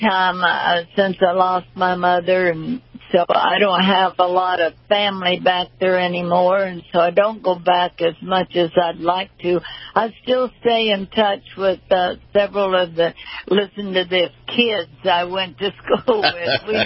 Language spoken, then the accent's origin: English; Titusville, Pennsylvania, United States; born there; I always joked I was born in Titusville, Pennsylvania, the birthplace of the oil industry and me, but not the same year.